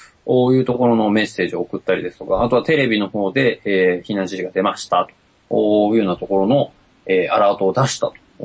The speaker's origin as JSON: {"language": "Japanese", "region": "Mie", "country": "Japan", "said": "うちの実家はですね、まあ三重県で結構川が流れてるんですけど"}